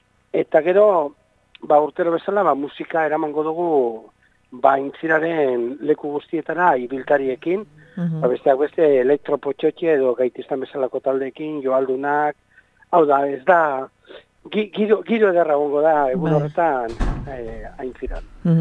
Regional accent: Basque Country, Spain; ze euskalduna gara baina anitza gara ere

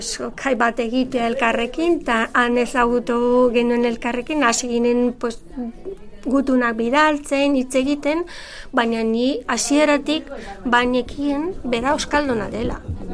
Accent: Bulgaria; Basque is a second language; now in Spain; erabakia hartu genuen hemen bizitzea eta nik gutxi dut Bulgaria eta etorri naiz ona, berehala apuntatu nuen euskaltegian ikasteko.

